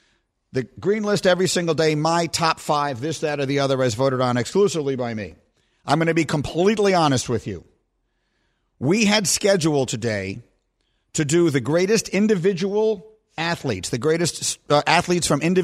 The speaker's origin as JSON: {"language": "English", "town": "New York City", "region": "New York", "country": "United States", "tie": "born or raised there", "said": "I grew up in New York City. I grew up going to Knick games."}